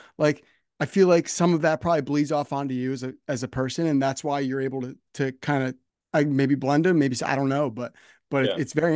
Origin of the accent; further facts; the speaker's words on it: New Jersey, United States; Like I said, I'm from New Jersey, right?